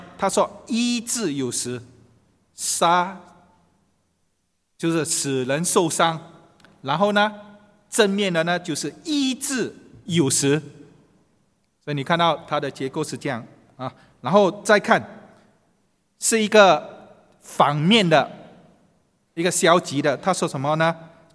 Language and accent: Chinese; China; 所以我们中国人说，人呢有生老病死